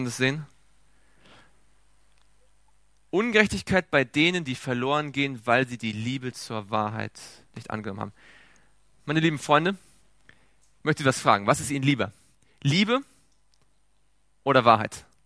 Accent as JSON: {"language": "German", "region": "East Germany", "country": "Germany", "tie": "born there", "said": "Ich bin gebürtig aus der ehemaligen DDR."}